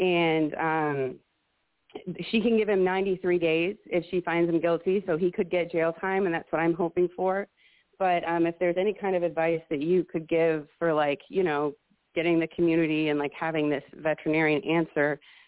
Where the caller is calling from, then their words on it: Macomb, Michigan, United States; I'm calling from Macomb, Michigan.